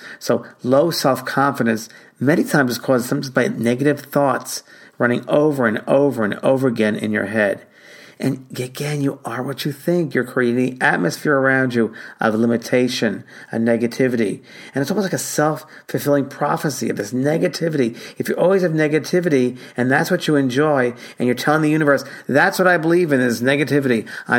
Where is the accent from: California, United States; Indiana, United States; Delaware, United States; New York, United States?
New York, United States; And also I'm from New York originally, so it's a very fast energy that I'm dealing with a lot.